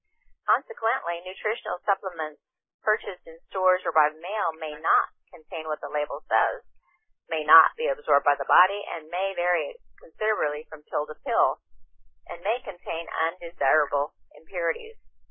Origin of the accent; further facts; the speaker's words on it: Iowa, United States; I grew up in Iowa, so, you know, it's like you're either praying for rain, doing the rain dance outside, or you're praying for it to stop because there's too much.